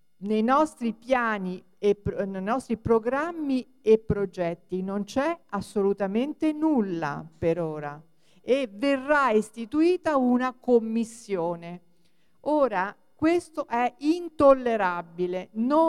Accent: Rome, Lazio, Italy; il mio comitato si chiama Salute e Ambiente EUR, quindi vengo dall'EUR.

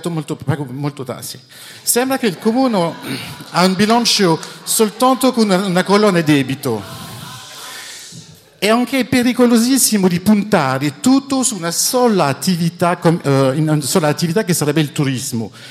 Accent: France; Italian is a second language; moved away as an adult; now in Rome, Italy; sono francese, ho comprato un appartamento a Roma 5 anni fa e pago le mie tasse a Roma.

